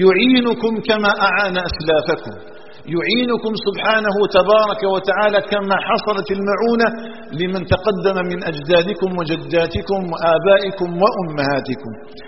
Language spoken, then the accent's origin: Arabic; Algeria; اللهم اجعل بلادنا الجزائر آمنة مطمئنة